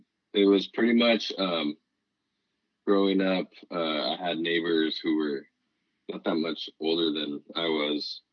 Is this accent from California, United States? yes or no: yes; Santa Barbara, California, United States; I'm born and raised in Santa Barbara.